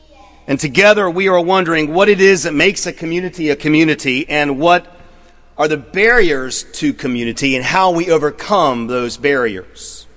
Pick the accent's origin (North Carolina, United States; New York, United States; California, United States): North Carolina, United States; Raleigh; In those rare instances growing up in Raleigh when measurable snowfall actually fell, my brother and I would be forced to submit to a highly involved dressing ritual